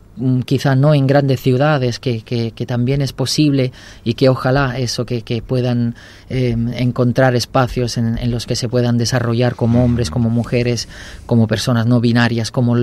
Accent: Naples, Campania, Italy; Spanish is a second language; moved away as an adult; now in Spain; me vine de Italia también porque, bueno, pues mi condición de persona, de familia humilde, de barrio complicado y de un chico de 20 y poco años, homosexual

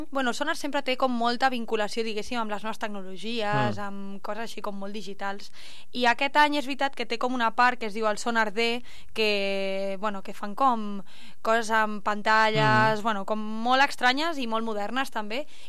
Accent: El Prat de Llobregat, Catalonia, Spain; En origen, sóc del Prat.

